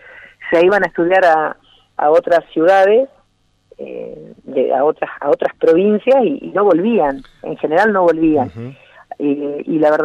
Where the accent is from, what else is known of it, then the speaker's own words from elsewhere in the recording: Villaguay, Entre Ríos, Argentina; Soy oriunda de Villaguay.